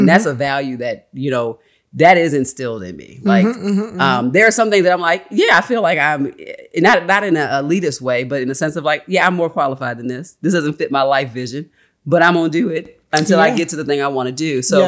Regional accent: Baltimore, Maryland, United States; if I tell people that I was raised in Baltimore

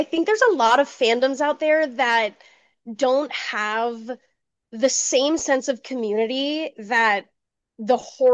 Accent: New Jersey, United States; so I'm from Jersey, which we have the Jersey Devil and we have a bunch of things that are spooky scary over there.

